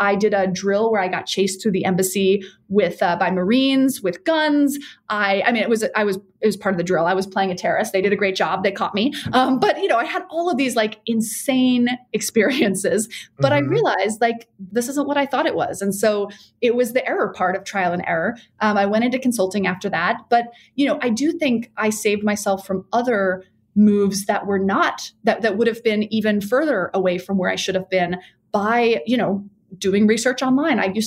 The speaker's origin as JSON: {"language": "English", "region": "DC area", "country": "United States", "tie": "born or raised there", "also_born_or_lived": "Texas", "said": "So I was born in Texas, actually, but we moved to the DC area when I was like 12."}